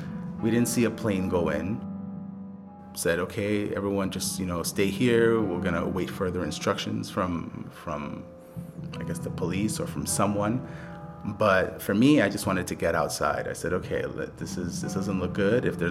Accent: Bronx, New York, United States; I was born in the Bronx and grew up in the Bronx. Went to high school on the Upper East Side. After college, I moved down to the East Village. So I'm a New York City guy, you know, which is rare.

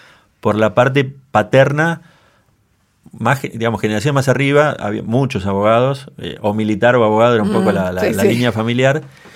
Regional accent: Bariloche, Río Negro, Argentina; also born or lived in Buenos Aires / Iguazú; nací en Bariloche, viví en Buenos Aires, volví a vivir a Bariloche, sí. Viví en Iguazú 3 años.

